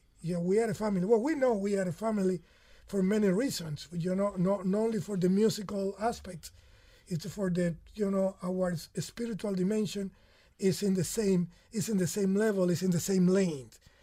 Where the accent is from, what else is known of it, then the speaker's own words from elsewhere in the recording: Camagüey, Cuba; also born or lived in Guira de Melena; So I live in Guira de Melena for almost a year and a half. But I'm from Camagüey. I'm from the middle of the island. I'm from the same town of the late Pancho Terry, Giovanni Terry, Junior.